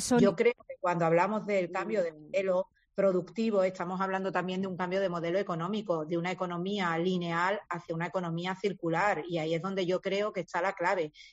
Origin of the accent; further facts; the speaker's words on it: Málaga, Andalusia, Spain; Somos muchísimos los malagueños que, si bien no dormimos, no pernoctamos en el centro, vivimos gran parte de nuestro día o casi todo nuestro día en el centro de la ciudad